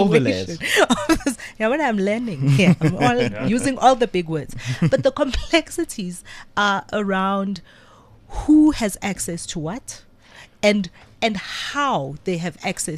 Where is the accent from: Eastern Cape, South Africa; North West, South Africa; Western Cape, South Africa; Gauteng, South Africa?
Gauteng, South Africa; Soweto; So I come from Soweto